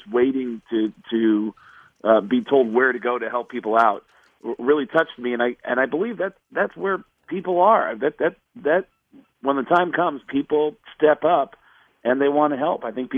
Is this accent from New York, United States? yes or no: yes; New York, United States; I'm from New York. I was home for September 11th